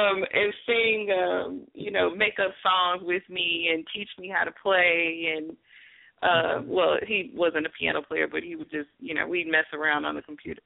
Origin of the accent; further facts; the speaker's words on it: St. Louis, Missouri, United States; born there; Where was I born? I was born in St. Louis, Missouri.